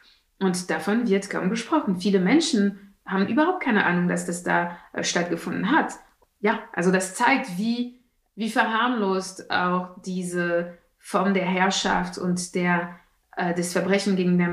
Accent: France; dass ich mich wirklich als Französin wahrgenommen habe.

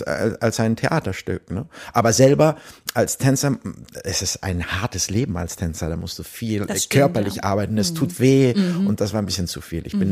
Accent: Hamburg, Germany; ich bin in Hamburg aufgewachsen und dadurch, dass ich da Familie hatte, weil meine Mutter tatsächlich aus Chile kam, aber dieser Pol ist einer deutscher Abstammung, Ostpreußen.

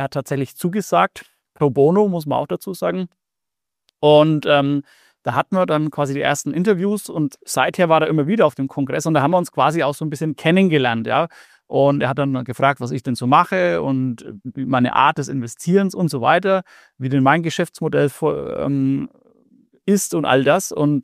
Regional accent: Nuremberg, Bavaria, Germany; ich komme aus Nürnberg oder Nähe Nürnberg

